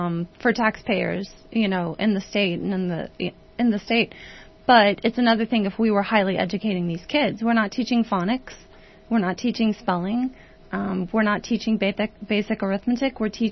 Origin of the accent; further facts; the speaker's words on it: Katy, Texas, United States; I grew up swimming in Katy. I have a varsity swimmer in 10th grade at Katy High School.